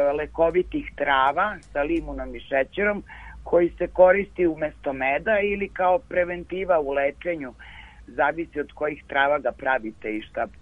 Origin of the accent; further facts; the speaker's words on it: Belgrade, Serbia; now in Stara Planina, Serbia; ja sam iz Beograda inače, tu sam u Beogradu sam rođena i odrastala, ali sam pre dve godine odlučila da nastavim svoj život na Staroj planini